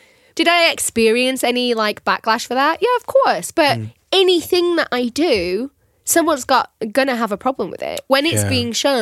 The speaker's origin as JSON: {"language": "English", "region": "Northern England", "country": "United Kingdom", "said": "I'm English, number one."}